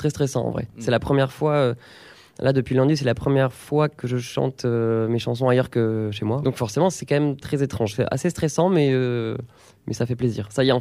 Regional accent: Tarbes, Occitanie, France; je suis né à Bagnères-de-Bigorre, faut pas les vexer, mais j'ai grandi à Tarbes.

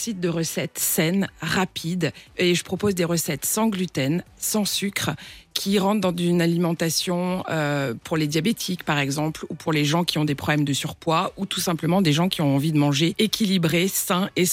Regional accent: Grand Est, France; Moi, je suis alsacienne de cœur et de mes parents depuis. Enfin voilà, on est des Alsaciens purs et durs

